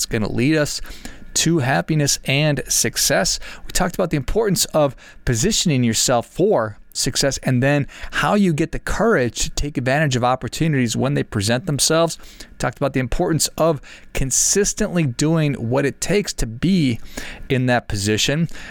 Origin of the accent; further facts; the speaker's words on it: Duluth, Minnesota, United States; I mentioned to you, I grew up in Duluth, Minnesota, and we had the John Bear Grease sled dog race every year.